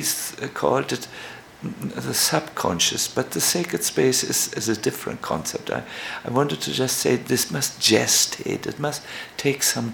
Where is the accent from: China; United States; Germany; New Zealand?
Germany; Hamburg; born there; English is a second language; I was born in Hamburg, and in Hamburg a phenomena started.